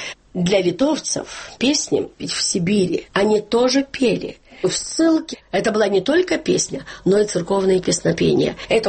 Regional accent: Klaipėda, Klaipėda County, Lithuania; Russian is a second language; Выросла в Клайпеде. Я городской человек. Только все мои тети, дяди, все в деревне живут, в Жемайтии.

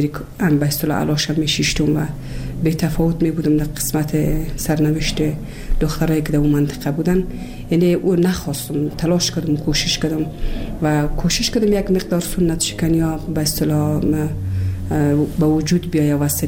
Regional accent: Kabul, Afghanistan; born or raised there; also born or lived in Bamyan

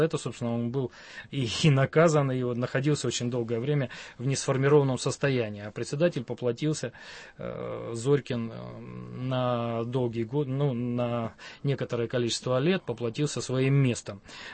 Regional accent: Novosibirsk, Novosibirsk Oblast, Russia; Как уроженец города Новосибирска, я предложил бы Новосибирск.

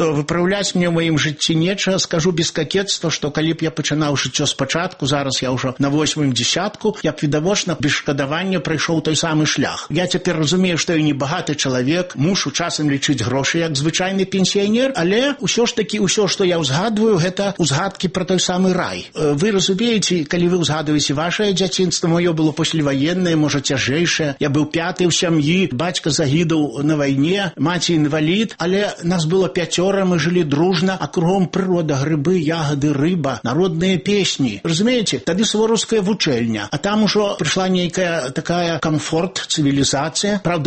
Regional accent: Vitebsk Region, Belarus; Я вырас на Полаччыне.

